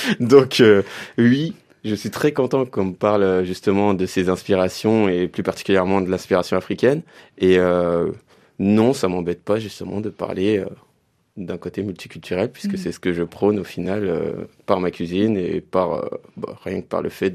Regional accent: France; Mais au final, je suis un Français et j'ai mes passions comme le Japon qui me sont propres.

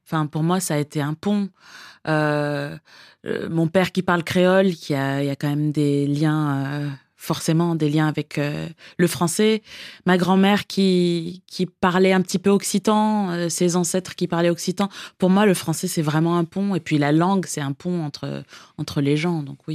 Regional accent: Miami, Florida, United States; Oui, le français, c'est ma première langue. C'est ma langue maternelle. J'ai appris l'anglais à l'école quand j'avais 3 ans ou 4 ans. Donc, on parlait que français à la maison, même si c'était à Miami.

